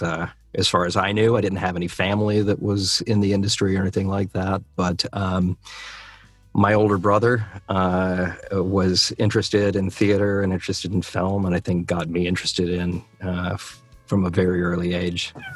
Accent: Memphis, Tennessee, United States; You know, growing up in Memphis, going into film, you know, was kind of, maybe a dream.

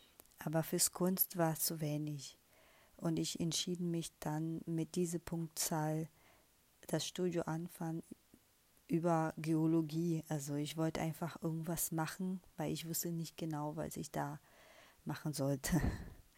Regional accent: North Region, Brazil; wir sind aus Nordbrasilien, aus Amazonia um die Ecke da.

